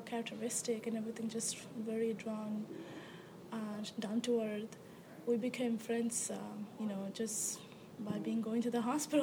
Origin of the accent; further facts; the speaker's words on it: Noakhali, Chittagong Division, Bangladesh; Of course, I'm from Noakhali